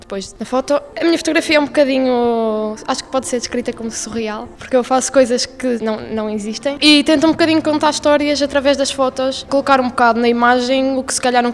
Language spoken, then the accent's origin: Portuguese; São João da Madeira, Aveiro, Portugal; Eu não sou daqui, sou de São João da Madeira